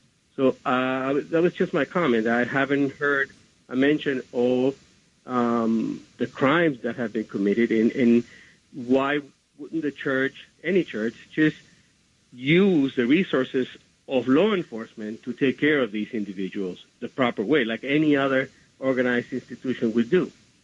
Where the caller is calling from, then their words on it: New Jersey, United States; From New Jersey.